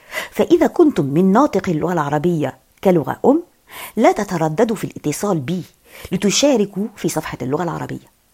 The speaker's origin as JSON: {"language": "Arabic", "town": "Alexandria", "region": "Alexandria Governorate", "country": "Egypt", "tie": "born or raised there", "lives_now": "Courbevoie, France", "said": "أنا فرنسية ومصرية، ولدت وكبرت في مدينة الإسكندرية في مصر،"}